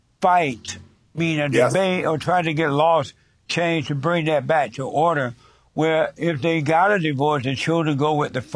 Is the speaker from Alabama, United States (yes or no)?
yes; Alabama, United States; I grew up in Alabama. I don't know if you know that, but I grew up in Alabama.